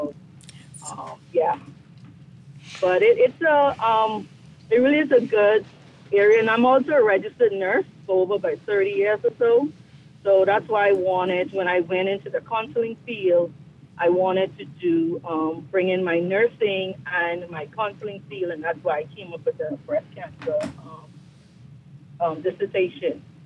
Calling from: North Carolina, United States; So I'm calling from North Carolina.

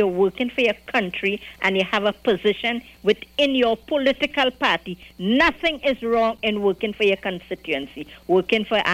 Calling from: Arima, Trinidad & Tobago; I'm calling from Arima.

